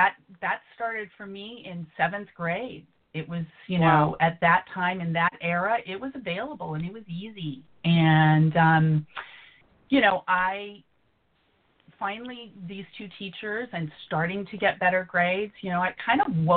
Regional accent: California, United States; growing up in California in the, you know, late 70s, early 80s, self-medicating opportunities were readily available.

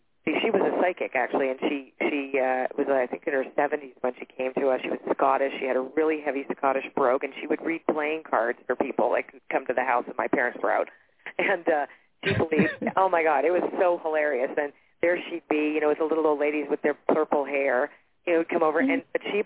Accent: Toronto, Ontario, Canada; born there; I was 3. I was born in Toronto. There was no war there.

